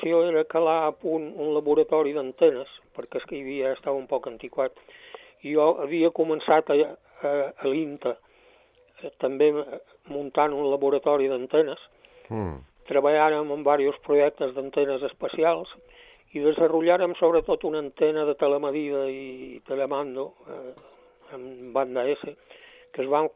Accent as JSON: {"language": "Catalan", "town": "La Mola", "region": "Balearic Islands", "country": "Spain", "tie": "born or raised there", "said": "De la Mola. Bueno, jo vaig néixer a San Francisco, però de petit mos canviàrem a la Mola."}